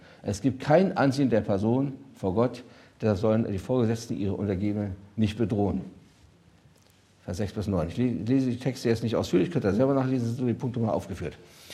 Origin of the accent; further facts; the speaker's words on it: Berlin, Germany; sie ist aus Westdeutschland, ich bin aus Berlin. Das ist ein Riesenkulturunterschied. Das zweite ist, sie ist katholisch gewesen und ich bin jüdisch und von der Herkunft.